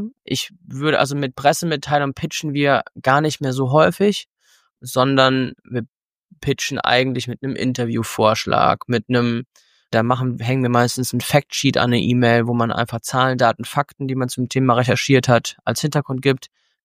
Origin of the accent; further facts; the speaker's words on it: Cologne, North Rhine-Westphalia, Germany; Ich komme aus Köln, fangen wir da mal an.